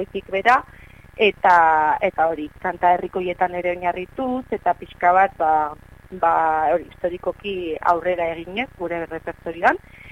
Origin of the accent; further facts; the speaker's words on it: Villava, Navarre, Spain; Atarrabeakoa gara biak, ezaguna gara, lagunak ere.